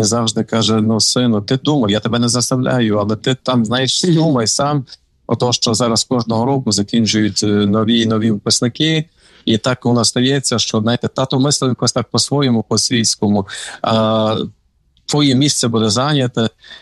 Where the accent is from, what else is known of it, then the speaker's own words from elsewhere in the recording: Ivano-Frankivsk, Ivano-Frankivsk Oblast, Ukraine; Я родом Франківська.